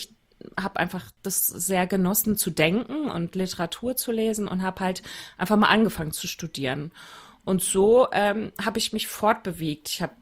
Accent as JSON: {"language": "German", "region": "Berlin", "country": "Germany", "said": "ich bin ja aus Berlin, ne? Und ich bin Deutsche und ich bin groß und blond"}